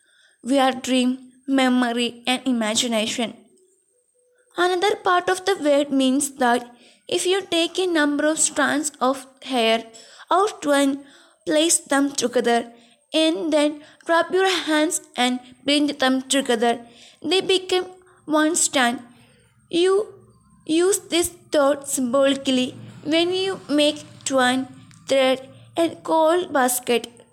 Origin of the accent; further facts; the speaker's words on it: British Columbia, Canada; I am from Okanagan, a part of British Columbia. That is very dry and hot. Around my birthplace are two Rocky Mountain ranges, the Cascades on one side and the Selkirks on the other.